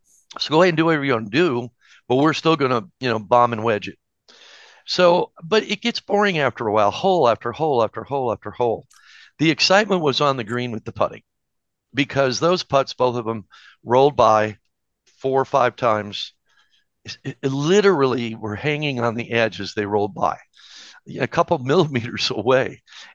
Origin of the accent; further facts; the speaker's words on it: Detroit, Michigan, United States; born there; And of course, I'm born in Detroit. It's my hometown. Great friends there.